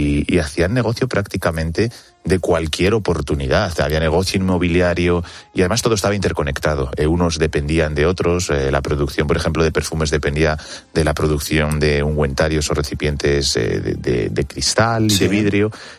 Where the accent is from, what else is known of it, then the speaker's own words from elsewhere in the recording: Castilla-La Mancha, Spain; yo que vivo cerca de Segóbriga y soy manchego